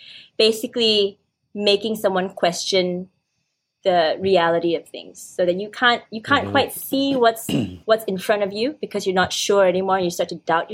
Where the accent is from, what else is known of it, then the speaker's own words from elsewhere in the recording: Malaysia; now in Singapore; growing up in Malaysia, coming to Singapore